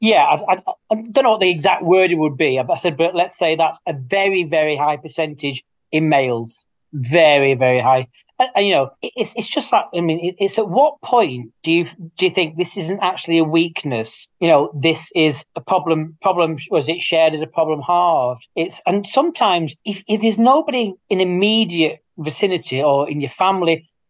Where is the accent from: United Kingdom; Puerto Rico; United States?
United Kingdom; England; this is going to sound horrible as an Englishman